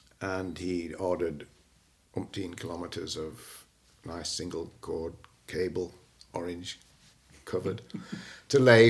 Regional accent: Stockport, North West England, United Kingdom; born there; I was born in November 1938 on the 15th, and I was born in Stockport.

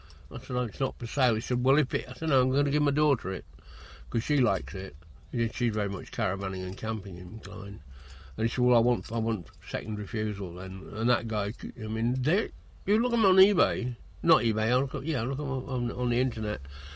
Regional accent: Leicester, East Midlands, United Kingdom; born there; Well, I was born on the 22nd of April 1932, and I was born in Leicester.

